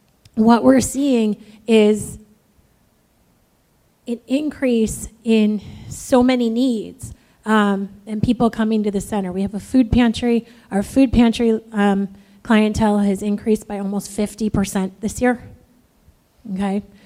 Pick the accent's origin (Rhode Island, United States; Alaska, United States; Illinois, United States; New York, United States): New York, United States; I come from New York, and there are ceilings in place.